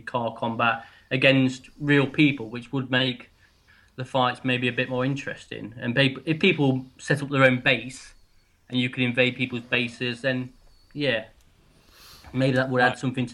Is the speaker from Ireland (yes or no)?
no; England, United Kingdom; we're all from England here.